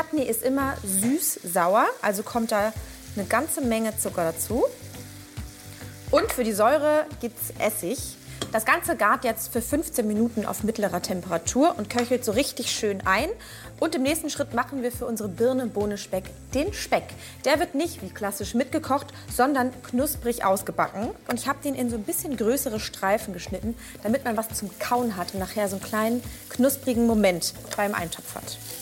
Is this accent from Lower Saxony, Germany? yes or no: no; Mecklenburg-Vorpommern, Germany; Wir starten direkt in meiner Heimat, in Mecklenburg-Vorpommern.